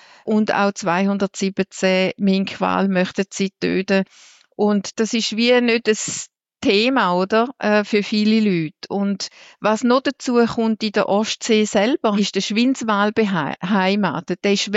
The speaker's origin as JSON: {"language": "German", "country": "Switzerland", "said": "also es ist ja bei uns in der Schweiz auch so"}